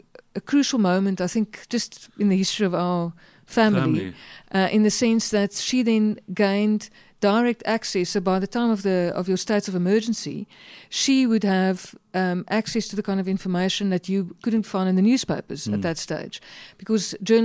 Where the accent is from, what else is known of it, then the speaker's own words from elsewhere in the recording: Boksburg, Gauteng, South Africa; we were as Afrikaner kids growing up in Boksburg.